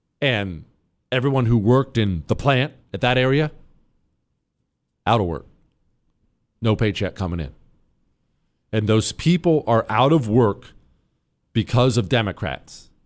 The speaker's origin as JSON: {"language": "English", "region": "Ohio", "country": "United States", "tie": "born or raised there", "said": "that's how I grew up. I grew up in Ohio, construction family."}